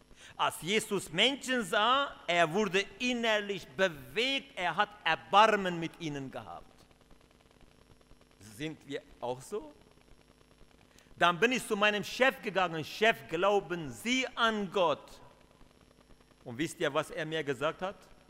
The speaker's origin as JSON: {"language": "German", "country": "Turkey", "said": "Ihr Lieben, ich komme aus der Türkei. Ich gehöre zu dem Volk der Kurden."}